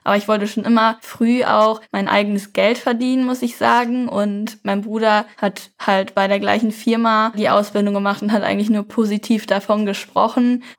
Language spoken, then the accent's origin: German; Minden, North Rhine-Westphalia, Germany; Also ich komme ja aus Minden